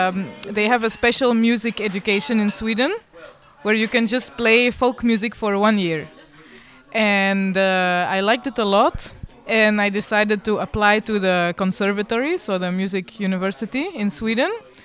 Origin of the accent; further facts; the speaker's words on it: Belgium; English is a second language; now in Spain; I'm from Belgium, and I'm here at Ethno playing the accordion. And I live in Catalonia.